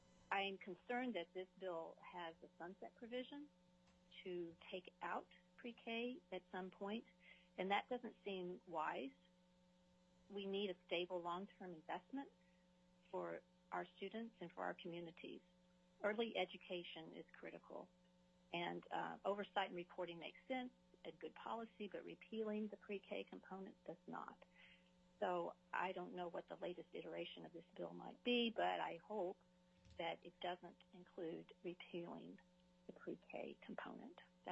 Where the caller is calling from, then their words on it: Anchorage, Alaska, United States; I'm calling from Anchorage.